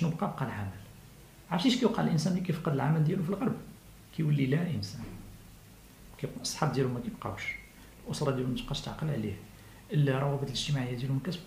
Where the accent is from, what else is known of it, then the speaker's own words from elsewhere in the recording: Morocco; حنا كمجتمع مغربي عنده تقاليد وقيم واعراف